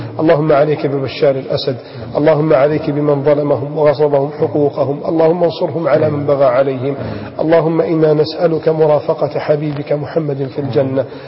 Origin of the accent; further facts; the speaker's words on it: Egypt; يا رب اجعل بلدنا مصر آمنة مطمئنة،